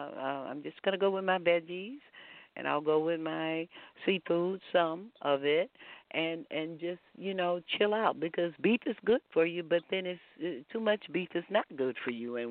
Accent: Texas, United States; I'm a beef eater. I'm a Texan, so we like beef.

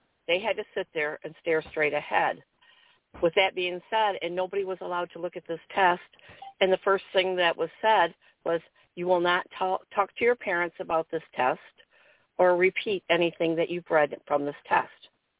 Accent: Jackson, Michigan, United States; moved away as an adult; now in Hernando County, United States; Well, I'm originally from Jackson, Michigan. I came down here about 33 years ago.

